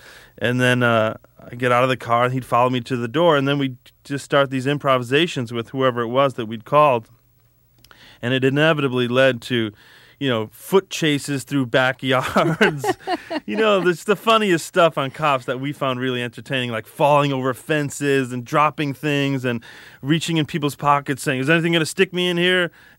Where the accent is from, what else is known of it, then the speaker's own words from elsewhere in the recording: Chicago, Illinois, United States; growing up in Chicago, my license plates were always expired